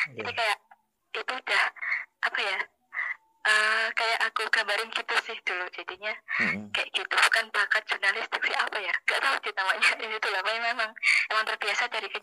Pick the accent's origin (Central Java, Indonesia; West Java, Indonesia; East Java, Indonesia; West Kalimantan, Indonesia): Central Java, Indonesia; Pati; lebih banyak butuhkan di daerah asal aku, di Pati kayak gitu